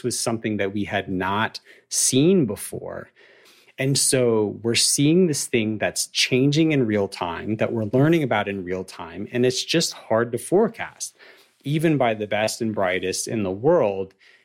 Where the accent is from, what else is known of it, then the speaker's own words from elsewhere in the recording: Atlanta, Georgia, United States; I'm from Atlanta